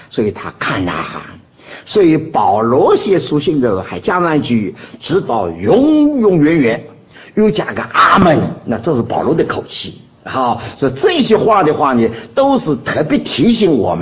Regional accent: China; 那我中国人呢，都是很注重福的

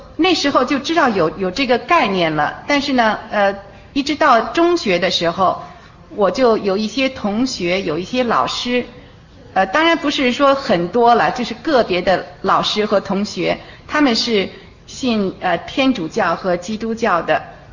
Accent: China; 因为我从中国来的，家庭背景呢也不是说是基督徒的

